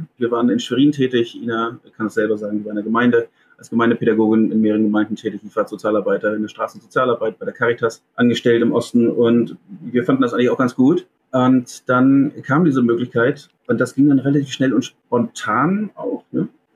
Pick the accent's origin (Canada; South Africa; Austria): South Africa; Also ich bin in Südafrika aufgewachsen, habe da auch nochmal gearbeitet, fand auch so das Spießerleben ganz cool.